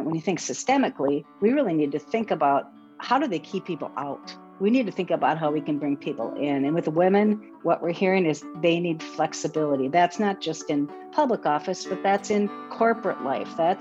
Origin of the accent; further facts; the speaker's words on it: Minnesota, United States; also born or lived in Worthington; I was born in Worthington, grew up in southwestern Minnesota.